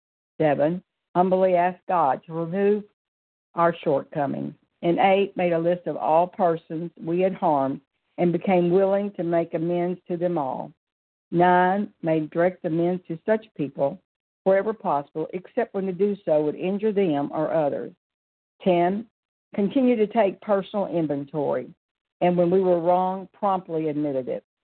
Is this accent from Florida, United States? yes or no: yes; Pensacola, Florida, United States; I'm from Pensacola, Florida.